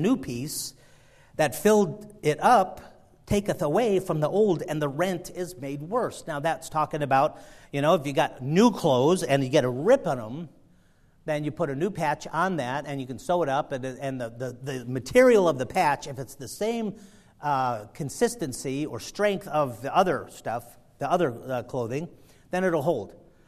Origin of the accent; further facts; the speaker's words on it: Sicily, Italy; Now, I'm from Sicily